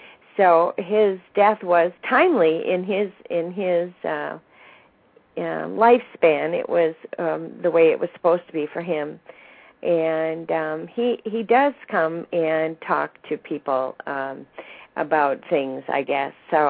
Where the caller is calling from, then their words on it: Tomahawk, Wisconsin, United States; Excuse me, I'm from Tomahawk, Wisconsin